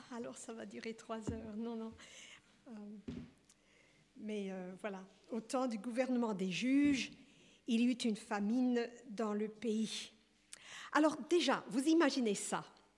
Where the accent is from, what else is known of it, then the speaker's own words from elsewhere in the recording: Burundi; mes parents étaient américains, missionnaires au Burundi, et j'ai grandi là-bas, en Afrique.